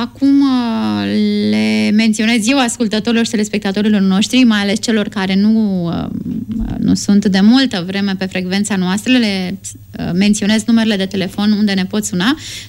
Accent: Fieni, Dâmbovița, Romania; sunt din Fieni și anul acesta, în martie, trebuie să-mi fac dosarul de pensionare

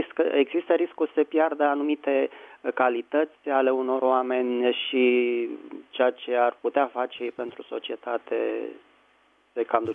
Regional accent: Bucharest, Romania; din București.

